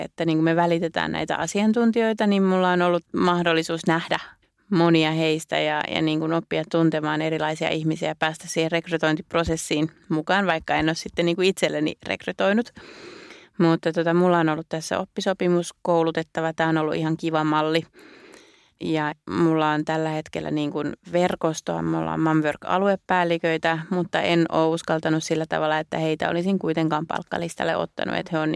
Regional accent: Espoo, Uusimaa, Finland; Et mä oon itse Tapiolasta kotoisin, niin sitten on kiva katsella näitä ikään kuin omia lapsuuden maisemia

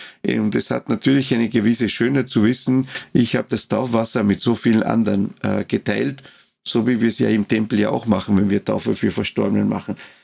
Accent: Uruguay; now in Austria; Ich bin ja als Kind aufgewachsen in Uruguay und die Kirche in Uruguay ist viel größer, als sie in Österreich ist.

